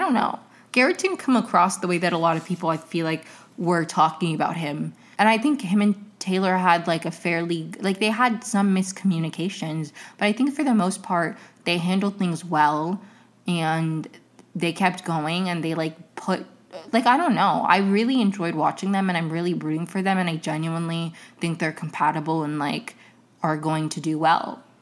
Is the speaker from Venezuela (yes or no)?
yes; Venezuela; I'm from Venezuela.